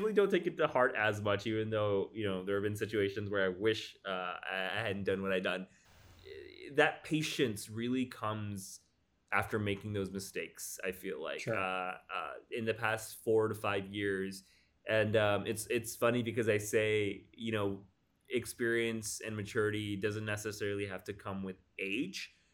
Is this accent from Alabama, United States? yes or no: yes; Arab, Alabama, United States; I was born and brought up in Arab, Alabama, a town that, according to the 2011 census, had 4,595 people, out of which 99% were white Anglos, Anglophone Protestants, right?